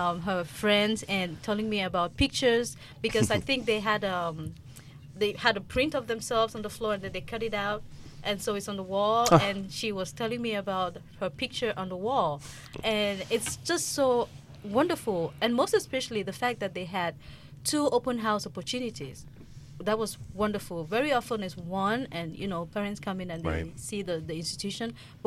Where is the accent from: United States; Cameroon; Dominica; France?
Cameroon; English is a second language; Oh, Cameroon.